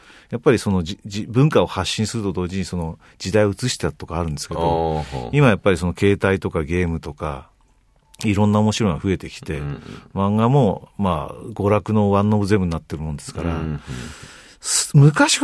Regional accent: Hiroshima, Japan; 僕、子供時代、ちょっと広島で過ごしたんですけど、原っぱしかないとこなんですよ。

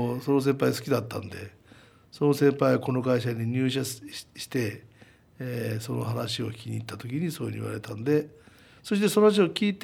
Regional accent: Tokyo, Japan; also born or lived in Beppu; まあ、東京生まれ東京育ちでね、九州の別府行っちゃって、

